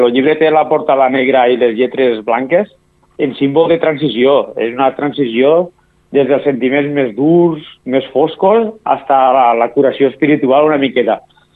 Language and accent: Catalan; Amposta, Catalonia, Spain; Jo sóc d'Amposta.